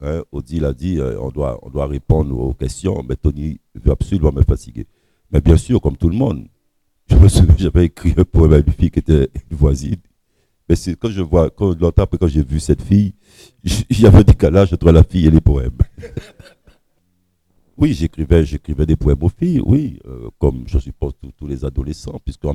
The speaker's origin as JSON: {"language": "French", "town": "Saint-Laurent-du-Maroni", "country": "French Guiana", "tie": "born or raised there", "said": "quand j'étais petit à Saint-Laurent-du-Maroni"}